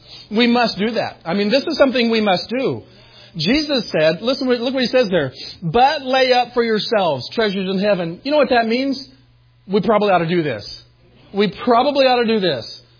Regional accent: El Dorado, Kansas, United States; It's just on this side of El Dorado, Kansas. I grew up in El Dorado.

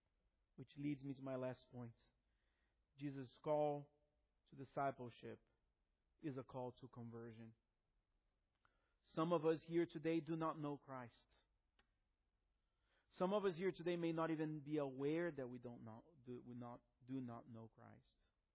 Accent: Brazil; my grandfather, who was a pastor in my hometown in Brazil

